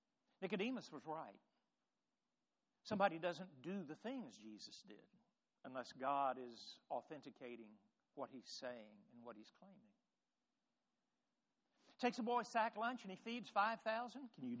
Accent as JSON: {"language": "English", "region": "Tennessee", "country": "United States", "tie": "born or raised there", "said": "every year, the little church that I grew up in West Tennessee, and I'm sure they still do it"}